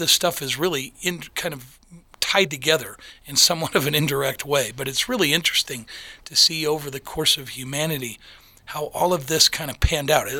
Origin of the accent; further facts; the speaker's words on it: Michigan, United States; I grew up in Michigan, and my dad used to just tell me, go out in the woods